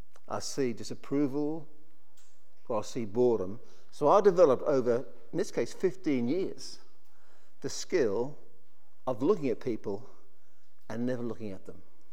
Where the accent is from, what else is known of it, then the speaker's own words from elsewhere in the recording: Liverpool, North West England, United Kingdom; born there; I was born in Liverpool, and if you do find out, let me know, please.